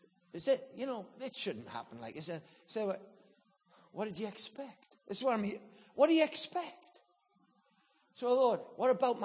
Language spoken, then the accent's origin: English; England, United Kingdom; accent: English; Well, I want to tell you, it's not my English accent that will change anything.